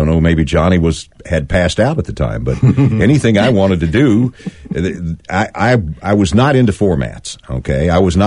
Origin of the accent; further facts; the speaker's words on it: Paducah, Kentucky, United States; 69. I came from Paducah. Mm-hmm. My radio career started in Central Kentucky